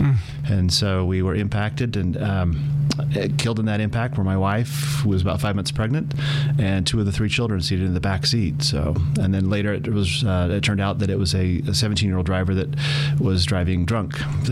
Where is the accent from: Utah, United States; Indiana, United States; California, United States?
Utah, United States; Salt Lake City; Yeah, born and raised right here in Salt Lake City. So I went to school here, college here, and lived here my whole life.